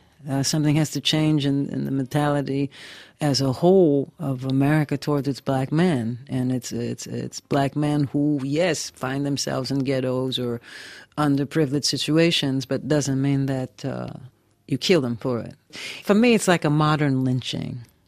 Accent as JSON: {"language": "English", "country": "United States", "moved": "as an adult", "lives_now": "France", "said": "when I'm back in the United States, I feel like a French person. And when I'm here in France, I'm definitely an American."}